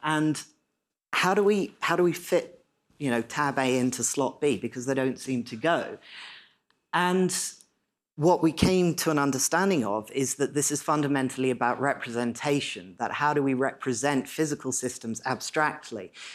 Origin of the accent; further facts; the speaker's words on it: United Kingdom; Only because this is Canada and I'm British, I'm going to do it a little bit more politely.